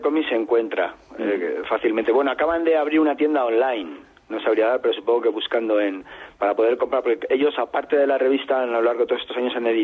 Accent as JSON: {"language": "Spanish", "town": "Madrid", "region": "Community of Madrid", "country": "Spain", "lives_now": "Extremadura, Spain", "said": "yo, aunque vivo en Extremadura desde hace años, soy madrileño y tengo ahí bastante familia"}